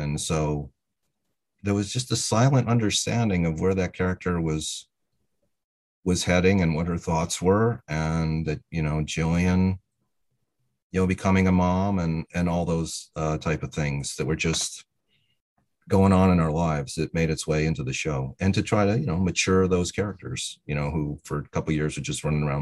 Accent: Syracuse, New York, United States; There used to be a TV show where I grew up in Syracuse.

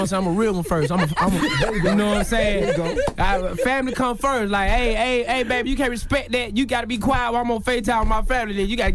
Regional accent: Southern US, United States; now in New York, United States; Man, I'm too southern for this, man.

